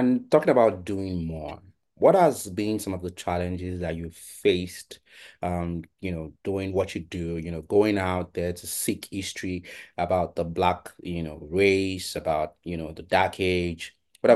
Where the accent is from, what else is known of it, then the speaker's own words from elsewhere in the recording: Badagry, Lagos, Nigeria; I was born in Badagry. Yeah, I was born there. I am from Ogun State.